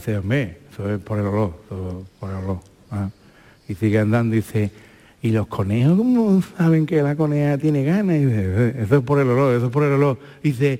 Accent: Jerez de la Frontera, Andalusia, Spain; Y luego ahí en Jerez, yo soy de Jerez

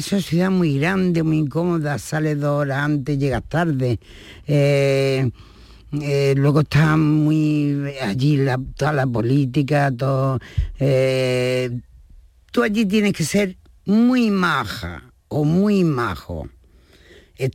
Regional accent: Antequera, Andalusia, Spain; born there; yo nací en Antequera

